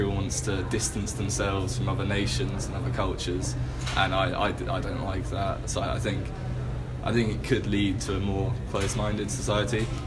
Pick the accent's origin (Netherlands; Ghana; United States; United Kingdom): United Kingdom; London; I'm from the UK. Grew up in London, so I moved to the countryside a little further out.